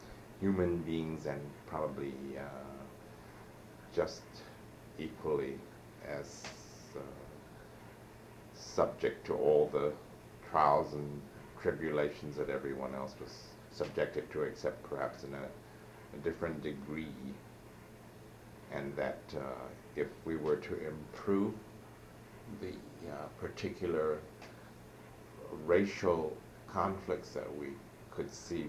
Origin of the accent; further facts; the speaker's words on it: United States; born there; In as much as I am American born, I'm able to associate with both groups with equal facility, and then I also speak several dialects of Cantonese